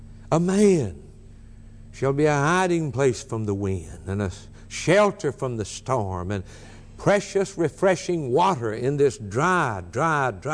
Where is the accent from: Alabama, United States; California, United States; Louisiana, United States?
Alabama, United States; I was raised in South Alabama, where they have a lot of storms and tornadoes, and many people there have storm shelters.